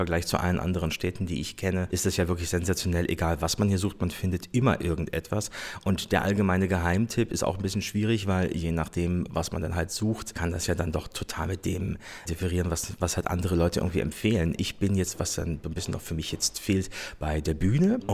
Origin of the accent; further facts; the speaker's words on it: Berlin, Germany; ich seit vielen Jahren 25 bin. Und gebürtige Berlinerin übrigens. Und also ich war schon 1978 in Berlin, obwohl ich jetzt über 25 bin.